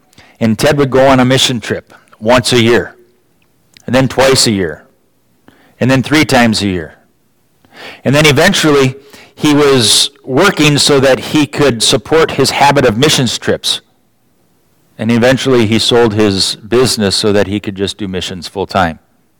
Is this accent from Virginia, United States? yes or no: no; Owatonna, Minnesota, United States; I grew up in Owatonna, Minnesota. Literally, just down the road, I could see this building on any given day.